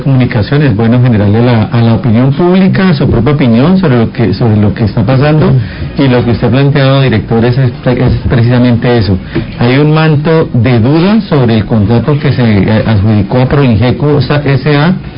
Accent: Cali, Valle del Cauca, Colombia; los afectados somos todos los caleños

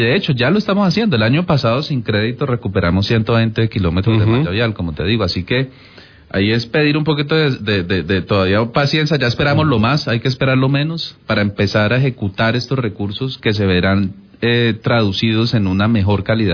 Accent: Cali, Valle del Cauca, Colombia; Yo sé que como caleños todavía seguimos pues muy preocupados porque esta ciudad está llena de huecos

